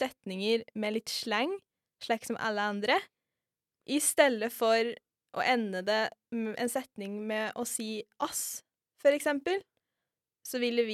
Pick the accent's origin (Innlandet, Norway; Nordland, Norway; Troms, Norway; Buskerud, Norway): Innlandet, Norway; Ringsaker; Og de 4 kommunene er Løten, Stange, Hamar og Ringsaker, der jeg kommer fra.